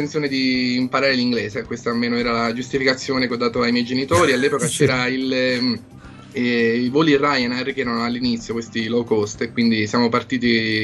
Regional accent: Alcamo, Sicily, Italy; Io sono di Alcamo.

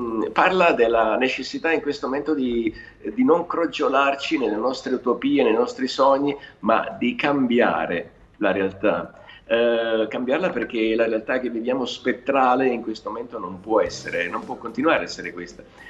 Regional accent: Naples, Campania, Italy; sono nato a Napoli, sono orgoglioso di essere napoletano, attingo energia dalla napoletanità, però comunque mai come in questo momento mi sento cittadino del mondo.

